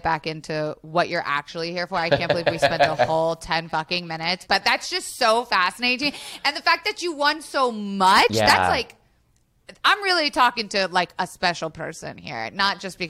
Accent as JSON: {"language": "English", "region": "Florida", "country": "United States", "tie": "born or raised there", "said": "I mean, like I am originally from, I grew up in Florida."}